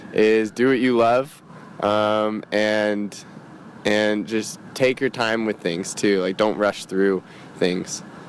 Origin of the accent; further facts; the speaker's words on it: California, United States; I'm from California, near San Francisco, and I'm here on a group through my university back in the States